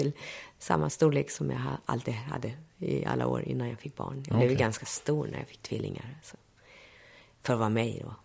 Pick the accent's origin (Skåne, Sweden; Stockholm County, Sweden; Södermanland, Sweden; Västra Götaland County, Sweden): Skåne, Sweden; accent: Scanian; Jag pratar ju skånska i svit som en snö.